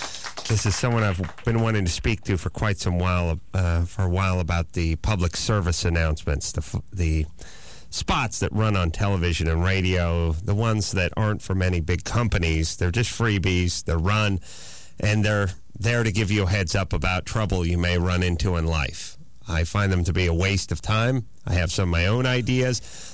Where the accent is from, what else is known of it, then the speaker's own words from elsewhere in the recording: California, United States; You know, California, born and bred in California, 47th on the dumbest states list.